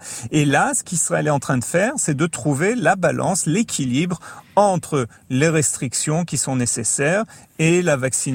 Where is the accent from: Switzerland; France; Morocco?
France; Marseille, Provence-Alpes-Côte d'Azur; Bien que je suis français, hein, d'origine, marseillais même.